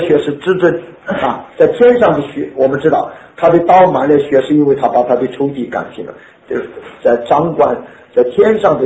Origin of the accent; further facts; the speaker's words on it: China; 那我们中国人叫做祭刀